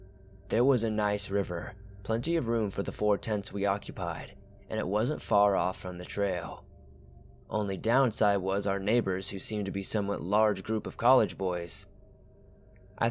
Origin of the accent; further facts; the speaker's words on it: Kansas, United States; For some background information, I am a girl from Kansas, and every summer since I was 12, I've gone backpacking in Colorado.